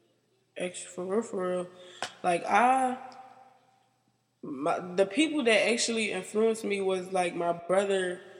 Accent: United States; born there; my mom is Liberian, my dad is Liberian, but I was born in the United States.

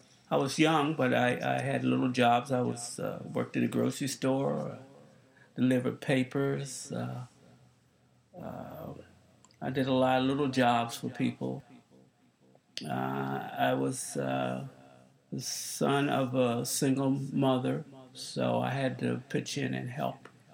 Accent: the South, United States; Well, I was brought up in the South.

